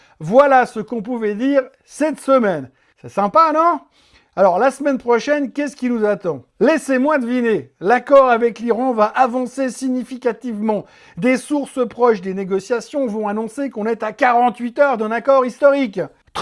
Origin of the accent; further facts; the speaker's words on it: Plan-les-Ouates, Geneva, Switzerland; born there; C'est une société suisse qui est basée à Plan-les-Ouates, là où je suis né